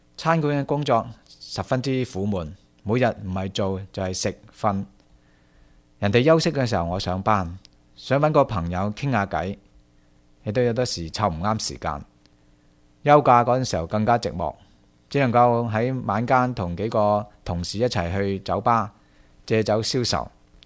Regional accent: Hong Kong; moved away as an adult; now in Michigan, United States; 在1977年2月，父母亲带着我和妹妹从香港移民到美国，定居在密芝根州。那年我20岁

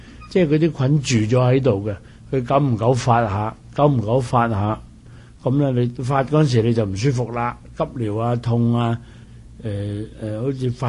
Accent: China; 我哋中国人发炎嗰个字咧，就讲得好普遍嘅。

